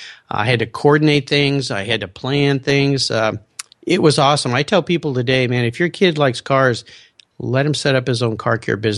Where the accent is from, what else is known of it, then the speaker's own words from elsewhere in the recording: La Jolla, California, United States; I grew up in La Jolla, California, so Southern California, car culture